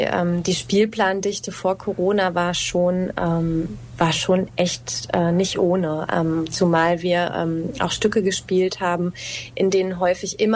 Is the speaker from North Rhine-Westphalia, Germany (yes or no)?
yes; Dortmund, North Rhine-Westphalia, Germany; born there; now in Cologne, Germany; Ja, also ich bin gebürtige Dortmunderin und ich wollte ganz gerne wieder in die Nähe zurück